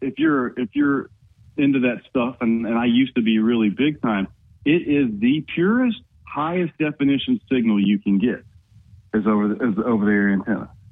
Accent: Louisiana, United States; You know, I'm from Louisiana

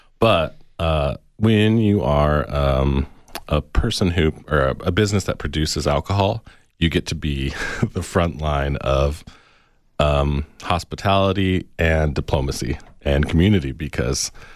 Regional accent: Colorado Springs, Colorado, United States; I grew up in Colorado Springs. It's one of the most conservative places in the country.

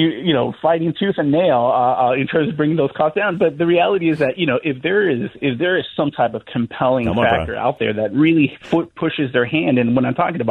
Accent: Miami, Florida, United States; I don't know, but I'm actually from Miami.

